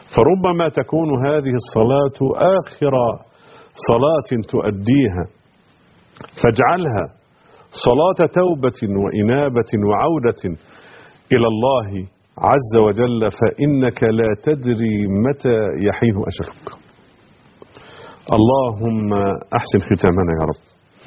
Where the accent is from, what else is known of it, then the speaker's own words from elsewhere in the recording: Egypt; كلنا عارفين منطقه اللسان في راس البر، يعني ده اشهر منطقه عندنا في مصر